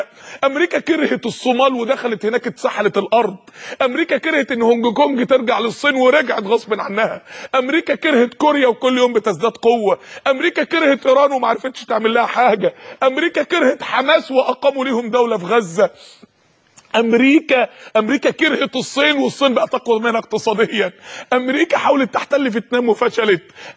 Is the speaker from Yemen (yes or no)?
no; Egypt; احنا عندنا في مصر كل 6 دقايق حالة طلاق.